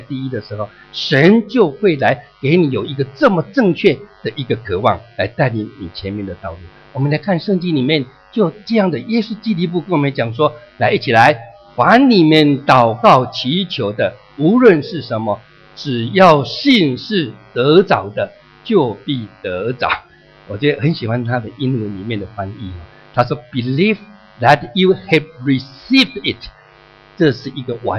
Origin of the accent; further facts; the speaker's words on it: Taiwan; now in Auckland, New Zealand; 我记得在4年前的时候，我回到我的家乡，回到台湾，去看到我老迈的妈妈，那时候她已经93岁了